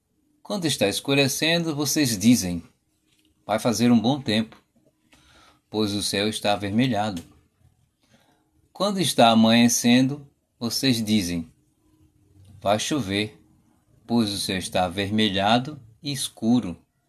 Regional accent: Sergipe, Brazil; Eu sou do Nordeste, Sergipe, Nordeste aqui.

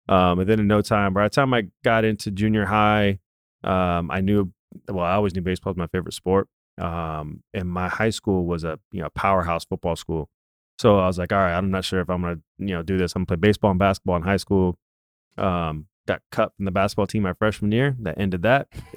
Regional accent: California, United States; now in Dallas, United States; I'm from California, like you and I were just talking about, and now I'm here in Dallas.

